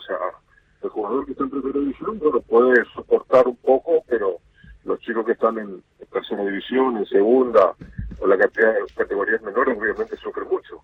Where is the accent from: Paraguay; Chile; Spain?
Paraguay; tengo una imagen muy positiva en mi país, y sin lugar a dudas me preocupo muchísimo también por la situación de mi país